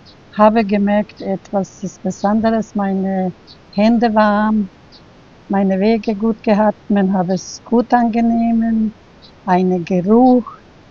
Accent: Bosnia & Herzegovina; German is a second language; now in Vöcklabruck, Austria; ich komme aus Bosnien-Herzegowina, ich wohne in Beklabruck.

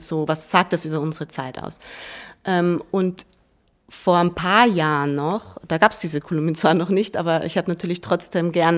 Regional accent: Tyrol, Austria; Beim letzten Heimaturlaub, also ich bin aus Tirol, bin ich ausgestiegen in Kufstein

